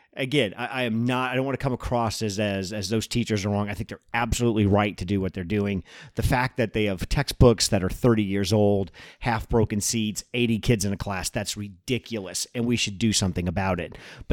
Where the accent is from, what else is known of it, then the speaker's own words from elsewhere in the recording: Missouri, United States; I'm from Missouri.